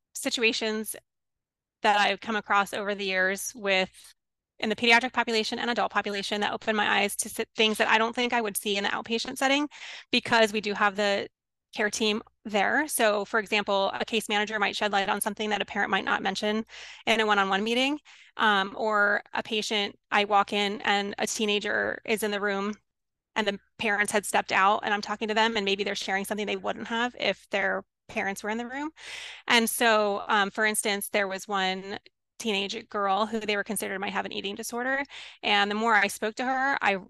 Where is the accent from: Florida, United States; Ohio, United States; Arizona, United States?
Arizona, United States; I'm not from Pennsylvania. I'm actually from Arizona, but married into Pennsylvania